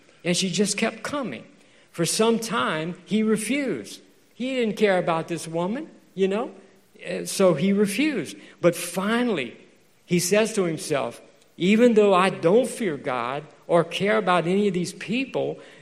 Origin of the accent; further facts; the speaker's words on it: Louisiana, United States; But anyway, because I'm from Louisiana, I can say